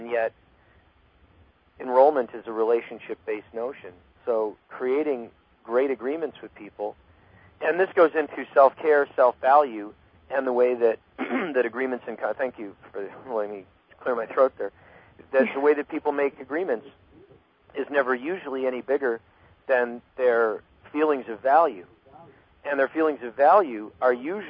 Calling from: Camarillo, California, United States; I'm calling from Camarillo.

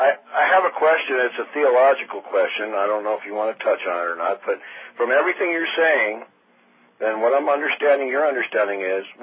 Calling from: Albuquerque, New Mexico, United States; I'm calling from Albuquerque.

